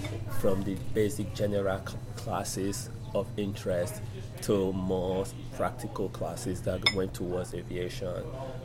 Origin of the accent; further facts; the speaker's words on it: Benin City, Edo, Nigeria; I grew up in Benin City in Nigeria.